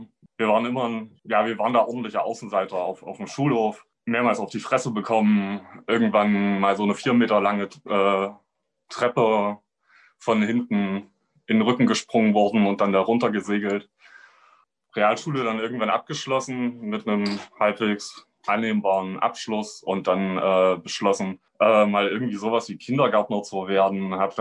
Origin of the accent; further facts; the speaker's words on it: Jena, Thuringia, Germany; born there; Ich bin in Jena geboren. Es ist so eine sehr kleine Großstadt, 105.000 Einwohner oder so.